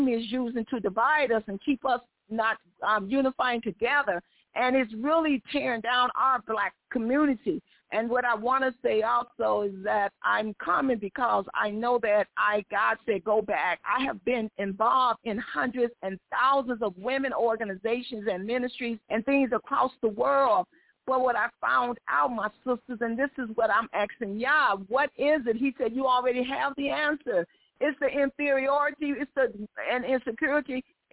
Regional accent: Chicago, Illinois, United States; I am from Chicago, and so I'm listening

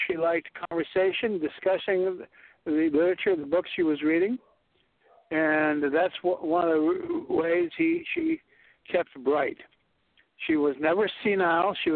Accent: Maine, United States; I'm mean and ornery. I'm from Maine.

